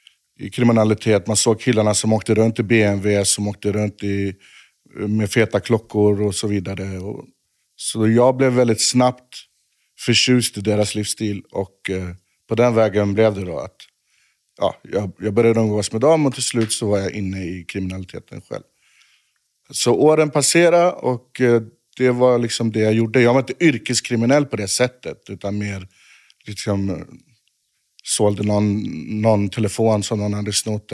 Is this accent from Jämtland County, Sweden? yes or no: yes; Östersund, Jämtland County, Sweden; born there; moved away; Jag flyttade till Göteborg från Östersund, jag är född Östersund. Jag flyttade till Göteborg 1996, tror jag, 97.